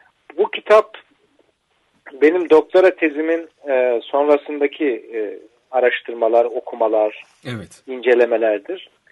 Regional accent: Sivas, Turkey; born there; Sivas doğumluyum. 61, epeyce eskidi bizim kimliğimiz. 60 yaşını doldurduk.

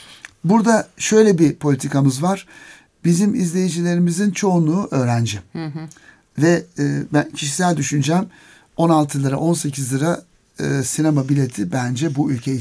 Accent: Zonguldak, Turkey; Üstelik ben Zonguldaklıyım. Hani Karadeniz ama hiç yolum düşmemişti.

